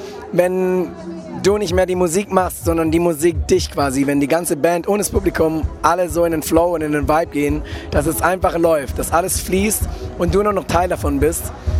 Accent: Gondelsheim, Baden-Württemberg, Germany; also born or lived in Bretten; Aus dem Kraichgau. Ich bin in Bretten geboren und in Gondelsheim aufgewachsen. Und dann war ich ziemlich viel unterwegs und bin tatsächlich wieder im Kraichgau gelandet, seit einigen Jahren in Eppingen.

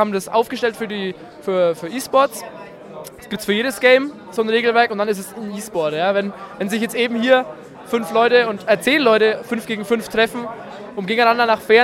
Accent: Puschendorf, Bavaria, Germany; Also ich bin aus Puschendorf ursprünglich

